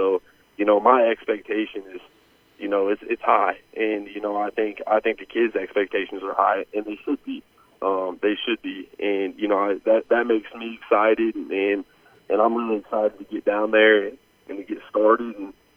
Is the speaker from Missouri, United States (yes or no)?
yes; Fordland, Missouri, United States; I'm from Springfield, but I'm actually from Fordland, Missouri, which is kind of a 30 minutes outside Springfield, and Fordland's kind of a small community.